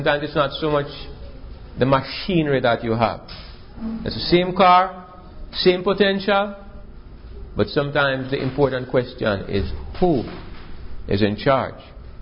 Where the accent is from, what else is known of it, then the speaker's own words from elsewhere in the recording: Jamaica; I look at the fact that I am from Jamaica. Most of us here are from the United States.